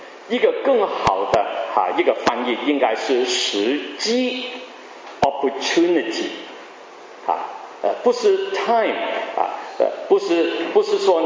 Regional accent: Hong Kong; 在60年代，我是从香港来的

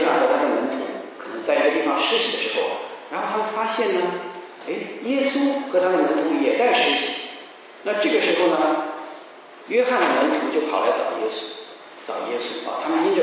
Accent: China; 所以我们中国人呢，其实是很有谦让的这种情怀，对不对？

